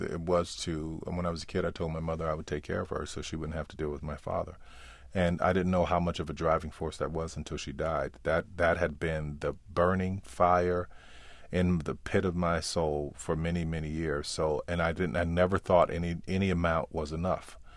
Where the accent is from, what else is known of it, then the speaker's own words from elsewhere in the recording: New Orleans, Louisiana, United States; born there; And are surprised that I don't have the accent. I think that is a part of always knowing that even though I was born there